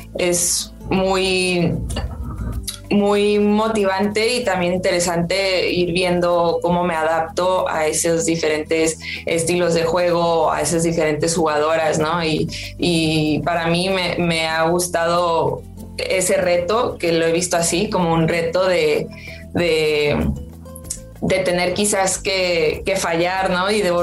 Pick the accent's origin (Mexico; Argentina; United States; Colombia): Mexico; yo creo que como futbolista mexicana buscamos cómo seguir evolucionando y compitiendo a nivel internacional